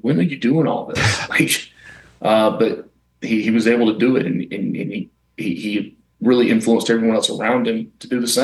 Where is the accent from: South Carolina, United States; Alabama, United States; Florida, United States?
Alabama, United States; Birmingham; I'm from Birmingham, and we were actually at the home for Christmas